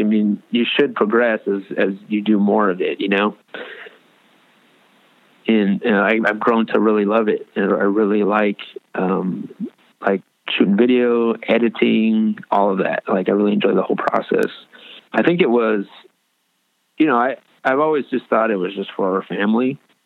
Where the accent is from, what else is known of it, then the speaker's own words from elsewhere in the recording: Los Angeles, California, United States; here we are, this, we're just from Los Angeles and we just moved out here